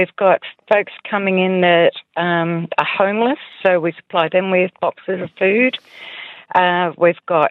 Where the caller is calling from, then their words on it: Victor Harbor, South Australia, Australia; from Victor Harbour.